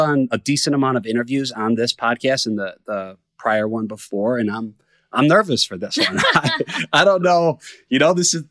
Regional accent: Chicago, Illinois, United States; I'm from Chicago.

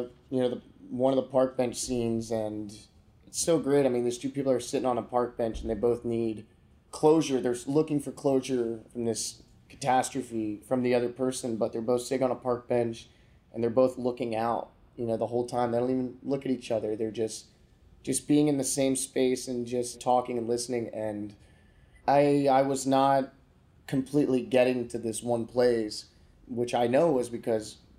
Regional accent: Florida, United States; I grew up in Florida. I love sunshine.

